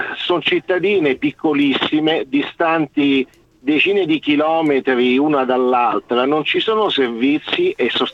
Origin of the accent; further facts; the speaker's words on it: Rome, Lazio, Italy; io sono romano, però ho vissuto, diciamo, nella campagna italiana, che è totalmente diversa da questa qui.